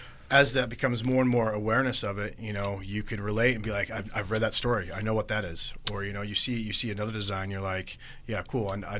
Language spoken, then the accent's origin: English; Boise, Idaho, United States; But especially, you know, growing up in Boise and being from here, I'm definitely going to stay local.